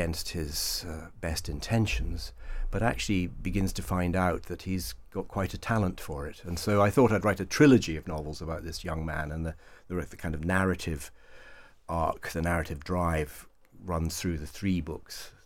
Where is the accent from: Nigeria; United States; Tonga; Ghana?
Ghana; born there; Yes, because I was born in Ghana